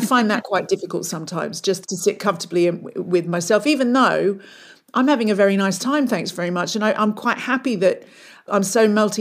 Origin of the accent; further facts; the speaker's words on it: Australia; when I was younger and growing up in Australia